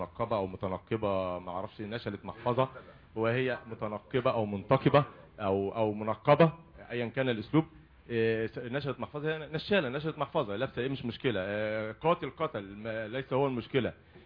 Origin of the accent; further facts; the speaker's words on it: Egypt; احنا كشعب مصري